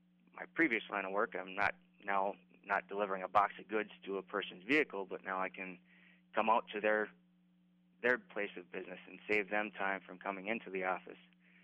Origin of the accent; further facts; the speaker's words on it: Pierce, United States; I was born and raised in Pierce and graduated from the high school in 2009